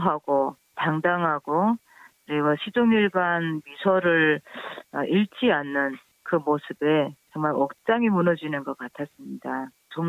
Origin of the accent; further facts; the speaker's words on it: North Korea; now in South Korea; 탈북민인 저는 또 3만 2천여 명의 탈북자들은 사실 북한에 있을 때